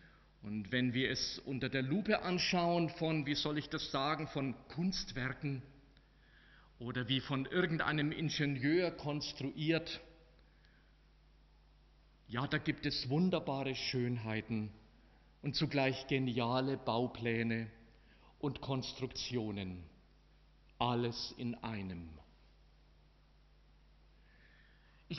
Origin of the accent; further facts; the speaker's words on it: Bavaria, Germany; in den oberfränkischen Wäldern meiner Heimat, im Frankenwald, im Zonengrenzgebiet damals.